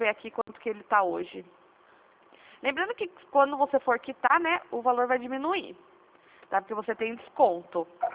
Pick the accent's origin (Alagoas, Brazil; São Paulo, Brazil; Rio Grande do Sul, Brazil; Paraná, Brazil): São Paulo, Brazil; Piracicaba; Eu sou interior de São Paulo, Piracicaba.